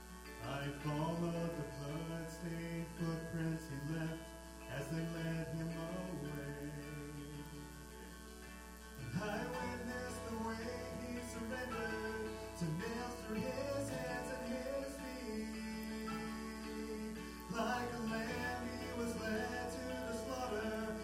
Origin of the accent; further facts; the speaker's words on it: Kentucky, United States; Hey y'all … I'm from Kentucky.